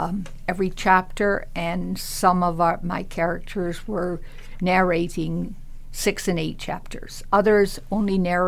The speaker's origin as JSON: {"language": "English", "region": "Ontario", "country": "Canada", "tie": "born or raised there", "said": "It was all that I had missed by growing up in Ontario, where there was not a Newfoundland father for me to cuddle into and to have stories told."}